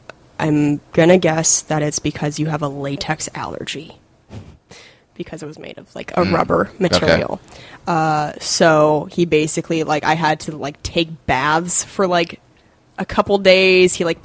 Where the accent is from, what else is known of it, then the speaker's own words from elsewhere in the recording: Spokane, Washington, United States; By the way, I grew up, so I'm from Spokane, but I grew up a little bit outside of it for some of my childhood, and it was this tiny town called Cheney, Washington